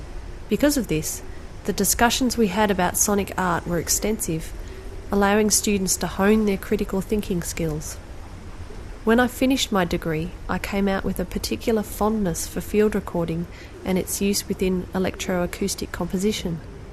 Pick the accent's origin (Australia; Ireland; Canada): Australia; Victoria; I'm an Australian sound artist living and working in country Victoria.